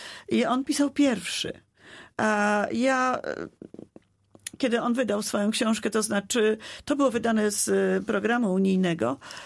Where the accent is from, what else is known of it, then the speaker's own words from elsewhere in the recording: Kargowa, Lubusz Voivodeship, Poland; born there; Urodziłam się w Kargowej, bo tam była porodówka.